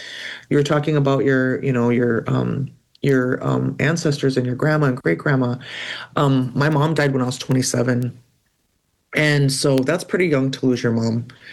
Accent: St. Paul, Minnesota, United States; I've always been an urban Indian. Like, I was born and raised in St. Paul.

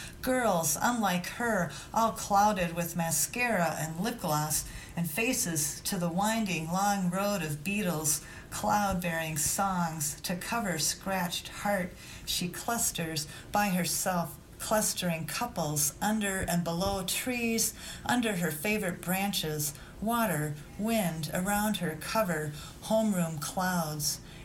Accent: Minnesota, United States; now in Albuquerque, United States; I'm from Minnesota, and I moved to Albuquerque, New Mexico in 2011.

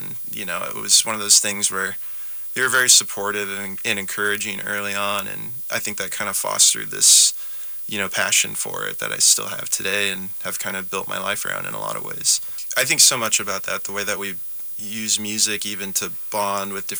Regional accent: Nebraska, United States; I grew up in Nebraska, central Nebraska, kind of near this town called Grand Island. But I grew up in a really small town

